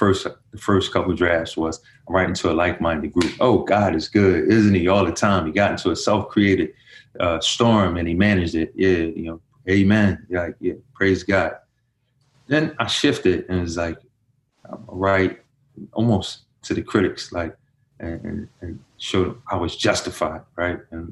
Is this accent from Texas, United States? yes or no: no; Philadelphia, Pennsylvania, United States; and again, I'm from North Philly.